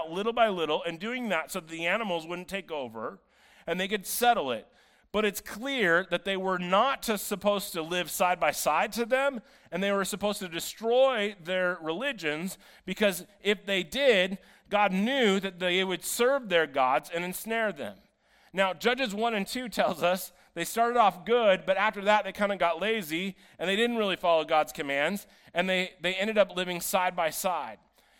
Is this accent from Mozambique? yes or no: no; Iowa, United States; I grew up in Iowa. I like meat, you know.